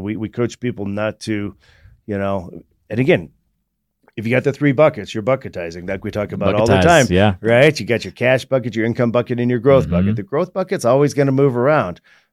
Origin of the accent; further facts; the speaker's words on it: Greeley, Colorado, United States; I was raised in Greeley, so we used to cruise 10th Street, and then when we got bored with that, we'd go to Fort Collins